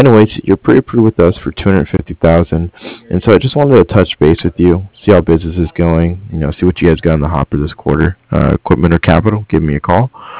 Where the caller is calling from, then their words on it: Cardiff, Wales, United Kingdom; I'm actually calling from Cardiff.